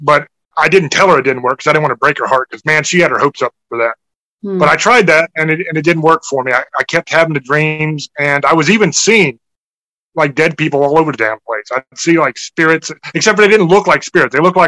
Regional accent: Germany; now in United States; It varied because I grew up military. So I grew up over in Germany and then we would come back stateside for Thanksgiving

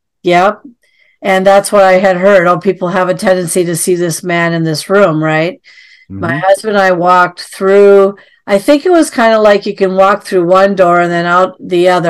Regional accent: Midwest, United States; Plus I'm from the Midwest.

